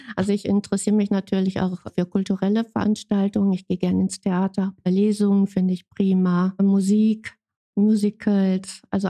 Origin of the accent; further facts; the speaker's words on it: Gelsenkirchen, North Rhine-Westphalia, Germany; Gelsenkirchen in Erle. Das ist wirklich meine Heimat und Heimat ist immer da, wo man sich besonders wohlfühlt. Und ich bin im Erler Krankenhaus geboren. Ich bin dort zur Schule gegangen. Ich habe dort geheiratet und ich bin rundum Erlerin, ja.